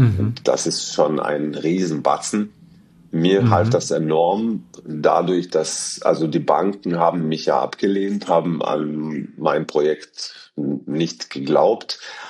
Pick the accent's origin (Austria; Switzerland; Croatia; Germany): Croatia; first language Croatian; German is a second language; seine Eltern kommen aber aus demselben Ort, wo ich herkomme, aus Kroatien. Er spricht fließend Kroatisch mit meinem Dialekt auch